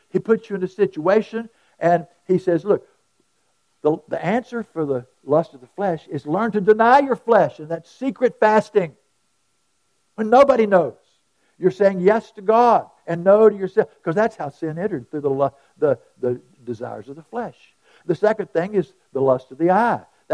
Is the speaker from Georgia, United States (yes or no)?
no; North Carolina, United States; I was in Texas, and I'm from North Carolina.